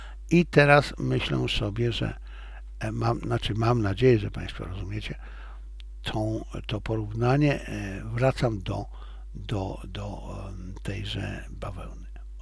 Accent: Silesian Voivodeship, Poland; bo pochodzę ze Śląska.

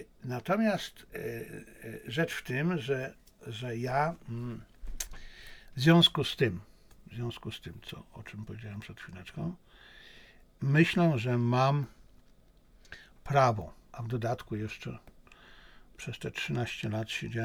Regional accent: China; również jestem Chińczykiem i chińskim nacjonalistą

